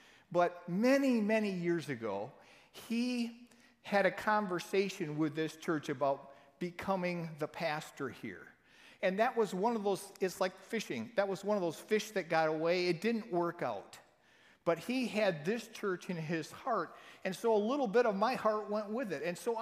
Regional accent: Holland, Michigan, United States; I'm from Holland, Michigan, and it's a privilege to be with you today.

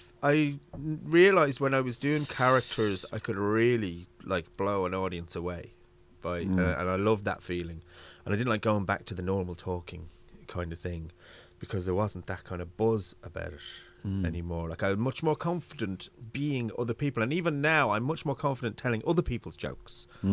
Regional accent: London, United Kingdom; accent: London; now in Ireland; It was probably because I grew up in England and then I came to Ireland and I probably feel like a fake...

